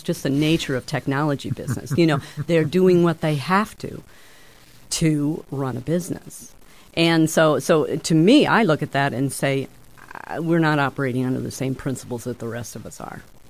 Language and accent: English; Pleasant Valley, Iowa, United States; I'm a lifelong Scott County resident. I grew up in Pleasant Valley where my parents farmed onions and raised there.